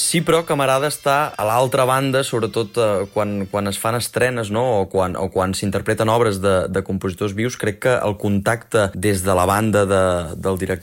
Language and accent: Catalan; La Selva del Camp, Catalonia, Spain; Quan era petit, a l'escola del meu poble, a la Selva del Camp